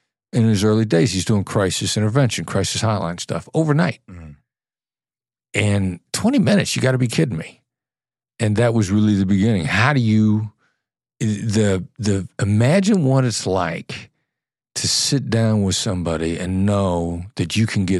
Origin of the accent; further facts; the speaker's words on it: Iowa, United States; I grew up in Iowa. I'd never been anywhere. Like going to Illinois was a big deal where I grew up. Crossing a state line was a big deal.